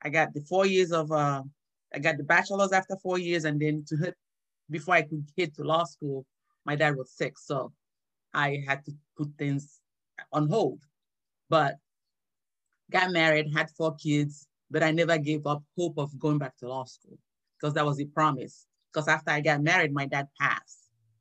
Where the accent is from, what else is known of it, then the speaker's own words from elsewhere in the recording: Nigeria; moved away as an adult; now in United States; I came to America as a foreign student. I was 18 when I came. I was just supposed to come to America, spend 7 years and go back home. I'm Nigerian.